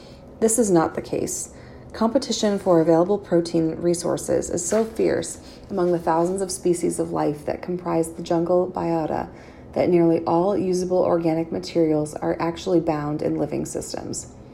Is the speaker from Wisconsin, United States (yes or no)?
no; New York, United States; I am from New York, not the city.